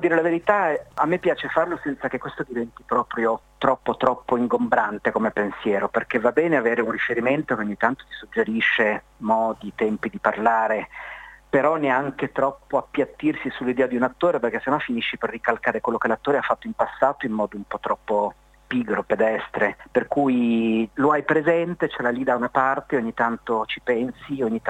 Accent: Genoa, Liguria, Italy; Ah sì, no, certo, no, vengo da... No, da Genova si può dire

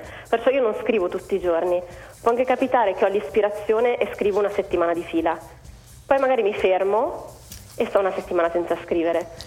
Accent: Como, Lombardy, Italy; Io sono di Como

